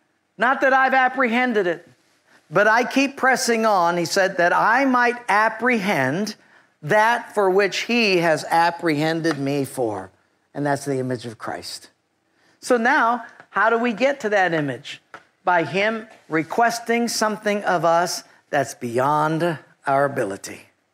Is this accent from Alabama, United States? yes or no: no; Hawaii, United States; now in Eugene, United States; Even though I'm from Hawaii, I thought, Hilo?